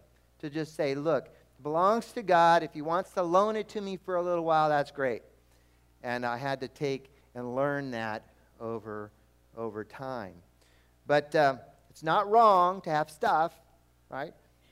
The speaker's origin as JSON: {"language": "English", "country": "Brazil", "tie": "born or raised there", "moved": "yes", "lives_now": "United States", "said": "I grew up in a poor country. I grew up in Brazil. It's a third world country. And we didn't have much. And I come to America"}